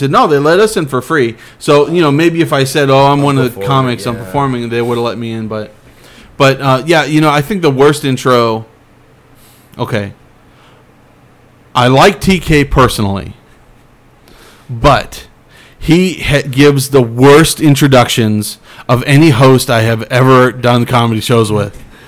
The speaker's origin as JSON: {"language": "English", "town": "Clovis", "country": "United States", "tie": "born or raised there", "said": "I did all my jokes about growing up in Clovis and how weird the racism was."}